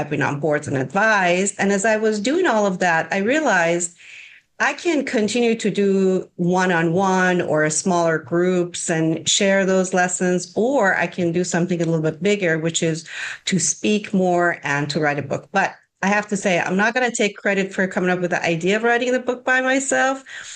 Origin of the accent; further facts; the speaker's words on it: Iran; I was born and raised in Iran.